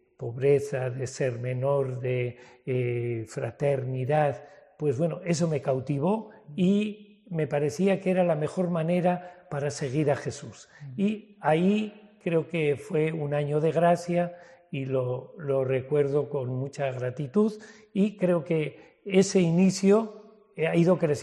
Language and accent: Spanish; Basque Country, Spain; me siento enviado de mi pueblo y de todo el País Vasco, porque yo he recibido esa fe aquí y me he ido como misionero.